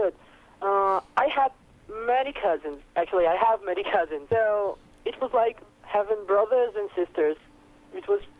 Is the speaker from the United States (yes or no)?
no; São Paulo, Brazil; English is a second language; Well, I come from Brazil, São Paulo.